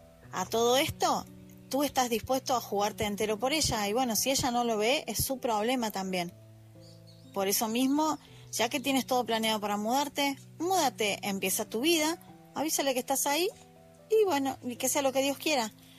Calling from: Argentina; desde Argentina.

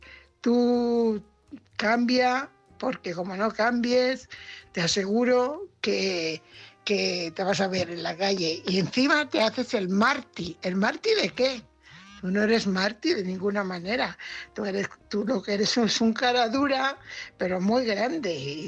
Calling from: Fuenlabrada, Community of Madrid, Spain; corresponsal de Fuenlabrada.

